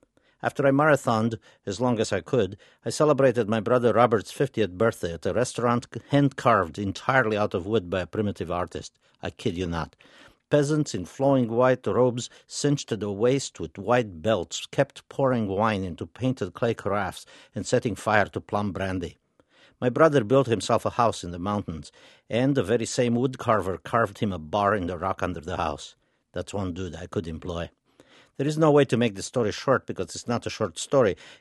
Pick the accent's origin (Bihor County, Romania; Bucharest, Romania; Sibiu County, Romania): Sibiu County, Romania; Sibiu; moved away; My hometown, Sibiu, used to be a quiet place when I lived there as a child